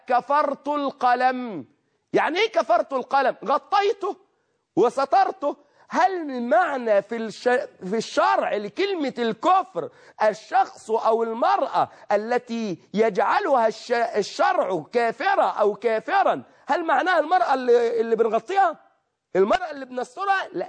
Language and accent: Arabic; Egypt; عندنا في مصر الشيء اللي بتضعه المرأة في شعرها لتمسك شعرها بيقال عندنا بنسة